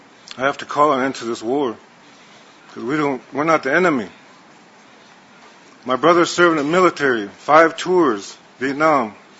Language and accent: English; United States; I come from the Hunkpapa Lakota, and everything that's going on in South Dakota and other places around where the Native people live